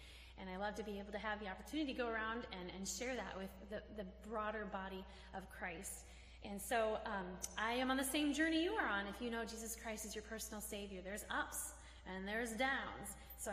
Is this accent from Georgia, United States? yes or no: no; Eau Claire, Wisconsin, United States; I come from Eau Claire, Wisconsin. Hilly, but not mountainous. Very, very beautiful Wisconsin.